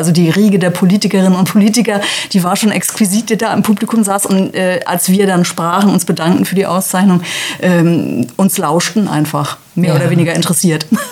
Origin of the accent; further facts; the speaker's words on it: Hamburg, Germany; Wir sind gebürtige Hamburger, haben also wirklich unser ganzes Leben dort in dieser Großstadt verbracht, was toll war. Wir hatten schöne Zeiten. Wir haben die letzten 15 Jahre im Rotlichtmilieu gelebt, also auf St. Pauli.